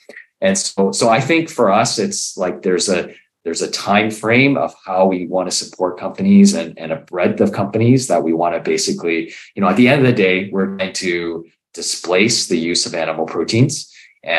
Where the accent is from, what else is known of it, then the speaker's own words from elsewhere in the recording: Canada; me growing up in Canada, I always was surrounded by Humane Society, you know, the anti-fur movement